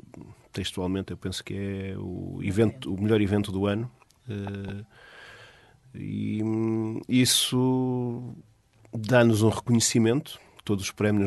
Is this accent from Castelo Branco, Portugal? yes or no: no; Caminha, Viana do Castelo, Portugal; representa um bocadinho para todos nós que somos de Caminha e que gostamos que este festival seja em Caminha